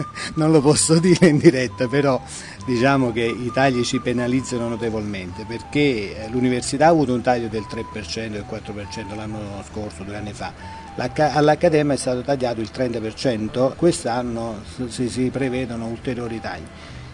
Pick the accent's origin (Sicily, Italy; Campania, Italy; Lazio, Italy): Campania, Italy; Salerno; io sono di Salerno, pur essendo direttore di Frosinone, abito a Salerno